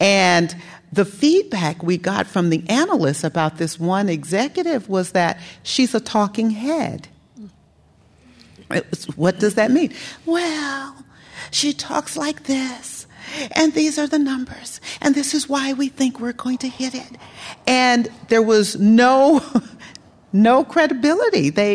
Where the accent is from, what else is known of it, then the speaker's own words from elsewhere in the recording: California, United States; I say who I am and where I work and that I'm from the Bay Area.